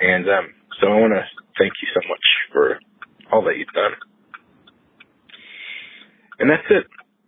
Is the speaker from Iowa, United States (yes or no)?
no; Dallas, Texas, United States; I am from Dallas, Texas.